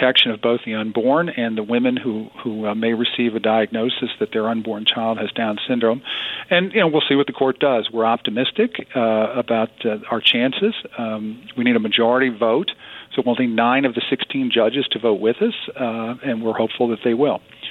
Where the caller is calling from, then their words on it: Cincinnati, Ohio, United States; Well, I'm here and I'm calling in from Cincinnati